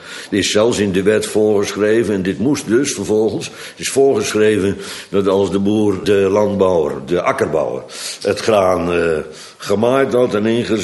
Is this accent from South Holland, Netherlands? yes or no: yes; Bodegraven, South Holland, Netherlands; Maar bij ons in Bodegraven was het zo dat een beetje Calvinist verplicht was op zondagmiddag.